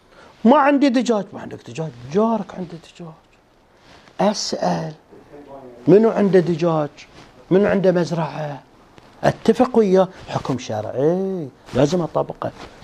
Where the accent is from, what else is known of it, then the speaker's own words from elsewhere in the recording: Eastern Province, Saudi Arabia; accent: Hasawi; ما اقرا على لهجتنا الحساوية